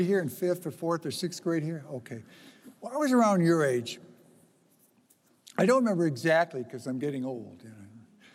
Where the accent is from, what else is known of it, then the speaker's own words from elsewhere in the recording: Canton, Michigan, United States; I grew up in Canton, Michigan, and at that time it was all farms, and we had some acres of land.